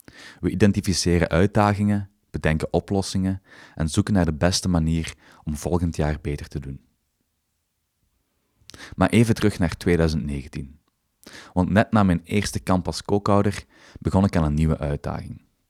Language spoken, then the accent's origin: Dutch; Zolder, Flanders, Belgium; also born or lived in Genk; geboren in Genk, opgegroeid in Zolder.